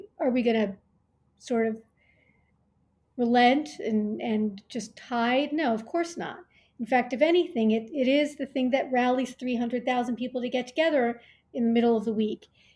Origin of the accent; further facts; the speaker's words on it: Montreal, Quebec, Canada; now in New York City, United States; Everybody seems to now know somebody, whether here in the U.S. or in Canada, where I'm from Montreal, the anti-Semitism there is becoming very violent. My high school building was shot up a couple of weeks ago.